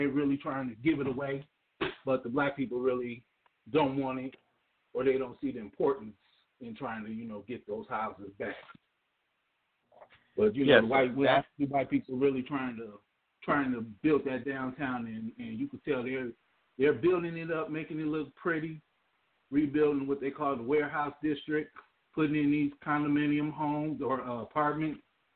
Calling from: Peoria, Illinois, United States; Assalamu alaikum … calling out of Peoria, Illinois.

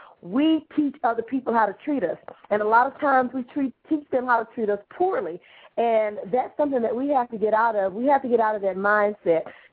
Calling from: Houston, Texas, United States; calling you from Houston, Texas.

